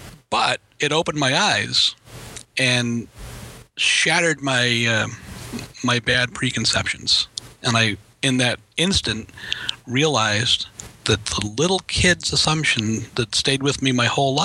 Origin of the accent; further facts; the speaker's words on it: Boston, Massachusetts, United States; And that's because I grew up in Boston.